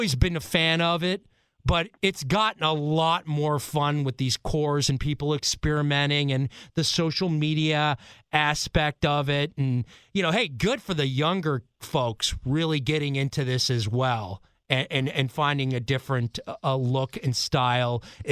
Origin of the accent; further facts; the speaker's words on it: East Coast, United States; I'm from the East Coast.